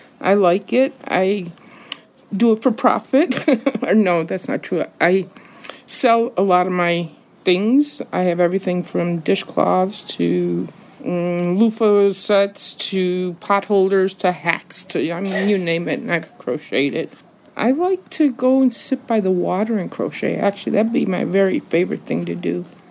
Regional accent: Italy; and then we went to my hometown, and we enjoyed 6 beautiful weeks in Italy.

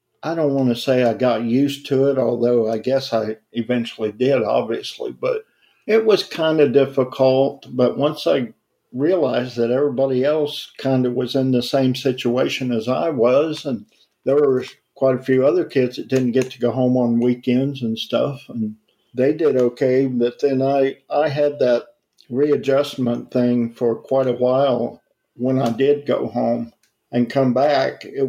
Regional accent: Carter City, Kentucky, United States; also born or lived in Ashland, United States; I grew up in a little town called Carter City, Kentucky, and obviously it's in Carter County. It's about 45 minutes out of Ashland, roughly.

